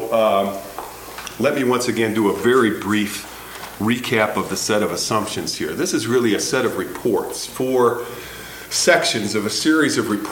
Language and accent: English; Chicago, Illinois, United States; I'm here from Chicago for a period of time